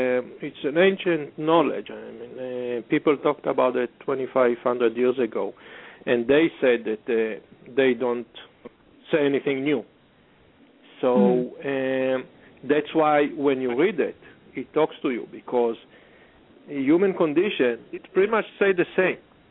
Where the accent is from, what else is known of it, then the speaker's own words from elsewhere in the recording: Israel; now in Los Angeles, United States; I grew up in a society, I grew up secular in Israel on a kibbutz, and then I had to come all the way to Los Angeles to become a believer.